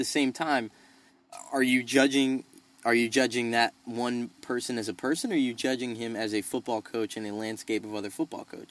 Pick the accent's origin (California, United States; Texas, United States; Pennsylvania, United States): Pennsylvania, United States; I grew up in Pennsylvania, nowhere near the Penn State football program, well, like 2.5 hours away from Penn State